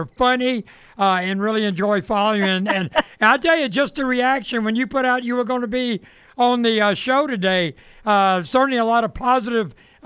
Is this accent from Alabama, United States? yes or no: yes; Alabama, United States; I grew up in Alabama. I was born in Alabama and grew up in Orangeburg.